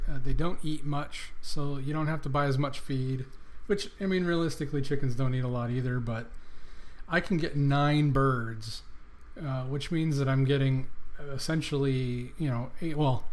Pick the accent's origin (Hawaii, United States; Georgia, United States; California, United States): California, United States; now in Texas, United States; I moved from California out here to Texas, and you know, part of the idea with that was to get a little bit of property